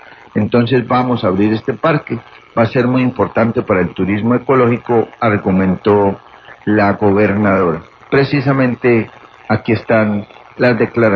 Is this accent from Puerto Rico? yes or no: no; Caicedonia, Valle del Cauca, Colombia; que tiene que ver con Caicedonia, mi tierra natal.